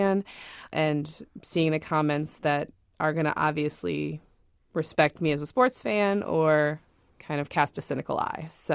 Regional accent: Detroit, Michigan, United States; I am from Detroit, And I was, let's see, 6 years old when the Detroit Tigers won the World Series in 84.

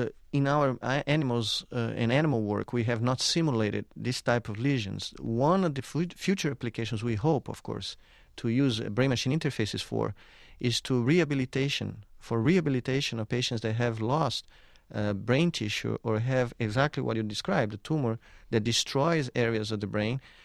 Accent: Brazil; born or raised there; English is a second language

